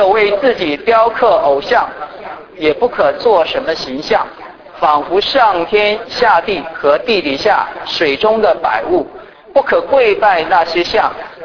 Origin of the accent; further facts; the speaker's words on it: China; now in United States; 我是大陆出生的，在大陆成长的，然后来到美国。那在大陆呢，你们知道那个背景，我们都是无神论下面的。